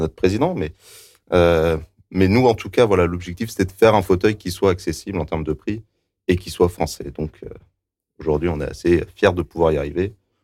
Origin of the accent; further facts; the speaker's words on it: Montluçon, Auvergne-Rhône-Alpes, France; Exactement, je viens de Montluçon